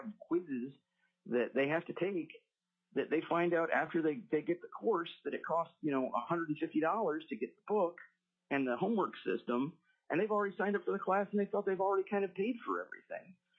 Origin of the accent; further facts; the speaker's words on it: Anchorage, Alaska, United States; I'm from Anchorage.